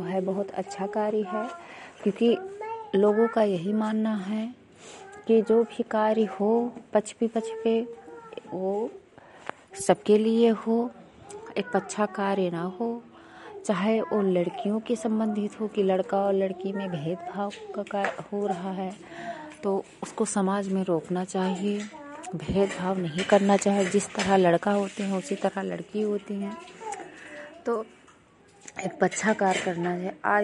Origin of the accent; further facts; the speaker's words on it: Lakharampur, Uttar Pradesh, India; मैं विकास खंड विशेषरगंज से हूँ, ग्राम पंचायत लखारामपुर, गांव लखारामपुर, जिला बहराइच से।